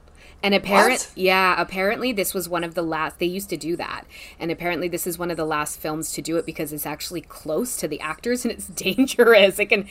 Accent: Vancouver, British Columbia, Canada; I'm in Vancouver, BC. In Canada.

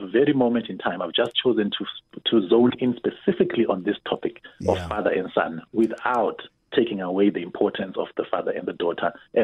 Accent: Zimbabwe; moved away; I'm originally from Zimbabwe. I've been in this country now for almost 20 years.

